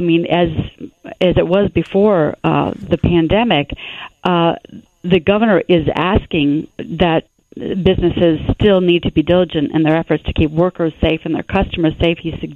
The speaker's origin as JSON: {"language": "English", "town": "Beloit", "region": "Wisconsin", "country": "United States", "said": "I'm from Beloit, Wisconsin, which is, you know, a city divided by the state of Illinois."}